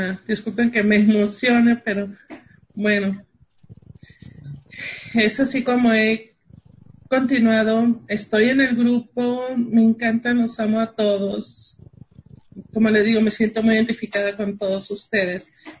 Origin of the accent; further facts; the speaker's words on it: Tijuana, Baja California, Mexico; de Tijuana.